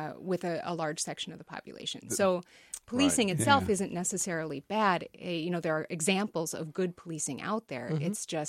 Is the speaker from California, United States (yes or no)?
no; Sioux Falls, South Dakota, United States; And the neighborhood that I grew up in Sioux Falls, South Dakota, I'm a middle class white woman, was not highly policed.